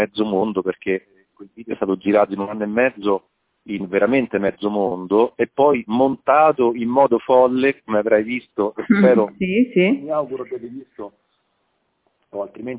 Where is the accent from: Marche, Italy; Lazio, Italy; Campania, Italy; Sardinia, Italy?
Lazio, Italy; Rome; girando per la mia città, una città che conosco bene, essendo romano e vivendola